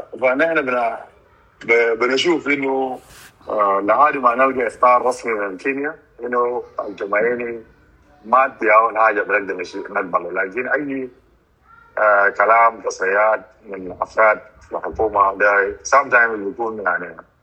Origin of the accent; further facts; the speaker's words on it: South Sudan; نحن شعب جنوبي